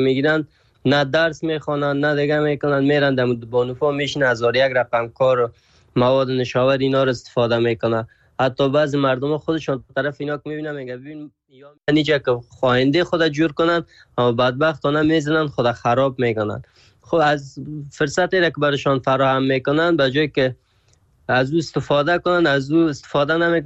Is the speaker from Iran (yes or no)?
no; Afghanistan; اگر چیزی که پیش از یکی که پرسانت کنه از کجا هستی بگویم از افغانستان هستم